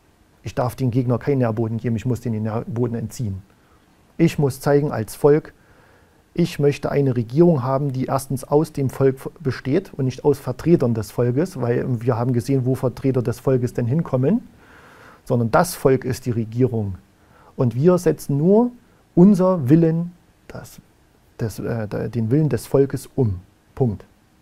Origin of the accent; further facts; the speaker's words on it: Germany; Ich bin stolz, dass ich eine deutsche Kultur habe. Ich möchte meine Kultur, mein Herkunftsland, nicht mit Füßen treten